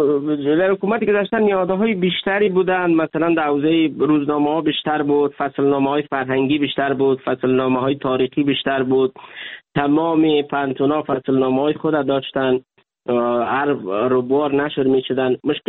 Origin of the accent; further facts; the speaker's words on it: Chaharmaghzdara, Badakhshan, Afghanistan; ما در روستای چهارمغزدره ولسوالی کشم به دنیا آمدیم، خاطرات بسیار هم خوب و هم بدی داریم از زندگی در روستای چهارمغزدره زمانی که ما مکتب میخواندیم.